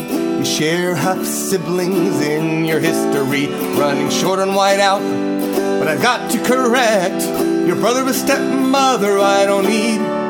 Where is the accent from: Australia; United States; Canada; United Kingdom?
United Kingdom; Scotland; well, I'm Scottish, and therefore Celtic music, and blah, blah, blah.